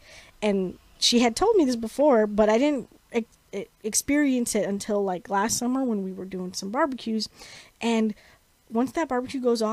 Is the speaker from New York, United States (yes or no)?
yes; New York City, New York, United States; I am from New York City. So being out here allows me the freedom to not be in such a dense, crowded place